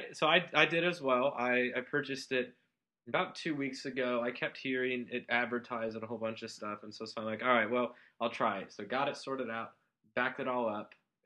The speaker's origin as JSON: {"language": "English", "town": "Fort Wayne", "region": "Indiana", "country": "United States", "said": "Mine said Fort Wayne, Indianapolis, which I'm from Fort Wayne."}